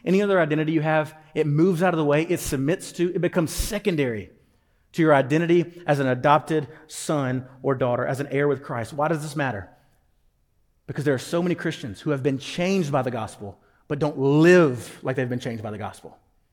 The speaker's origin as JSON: {"language": "English", "region": "South Carolina", "country": "United States", "said": "my wife is from Illinois. I'm from South Carolina, the better Carolina."}